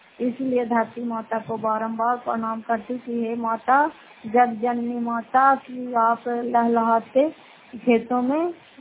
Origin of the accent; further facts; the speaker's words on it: Bihar, India; घर फतेहपुर पंचायत मकौटा जिला नालंदा प्रा पछड़ा ब्लॉक की निवासी हूँ।